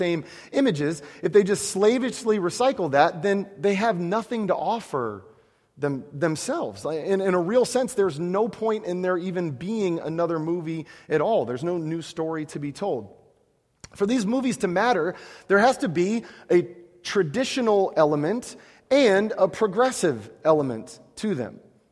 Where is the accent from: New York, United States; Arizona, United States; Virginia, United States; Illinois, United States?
Illinois, United States; Chicago; When I was like 10 years old, I grew up in Chicago, and in Chicago you get lots of snow.